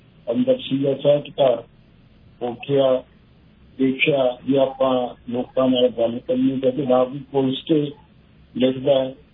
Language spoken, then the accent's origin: Punjabi; Bhotna, Punjab, India; ਮੇਰਾ ਜਨਮ 1952 ਦਾ ਬਰਨਾਲੇ ਕੋਲੇ ਪਿੰਡ ਦਾ ਭੋਤਨਾ